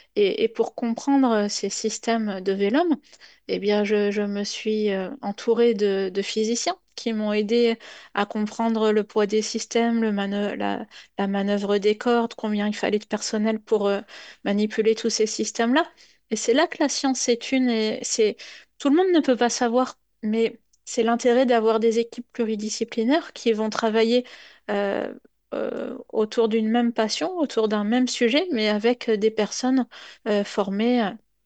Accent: Normandy, France; Ben moi, je suis originaire de Normandie. J'ai fait mes études à l'université de Caen-Normandie

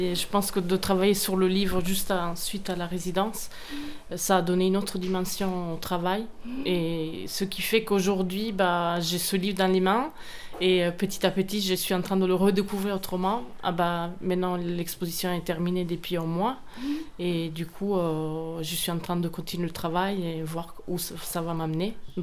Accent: Italian-speaking Switzerland, Switzerland; Oui, alors je suis artiste, je viens de Suisse, plutôt suisse-italienne

